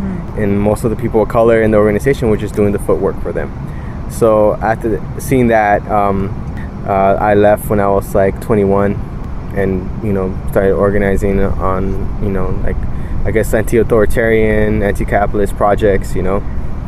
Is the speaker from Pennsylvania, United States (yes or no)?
no; Los Angeles, California, United States; growing up in South Central around the time of like the 1992 rebellion after the police brutalized Rodney King, I was like 9 years old at the time